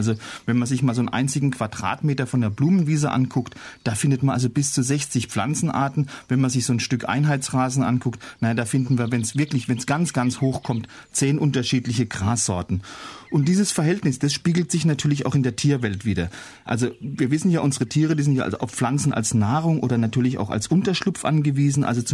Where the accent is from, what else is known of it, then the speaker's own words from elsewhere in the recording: Germany; Ja, so sind wir Deutsche halt mal.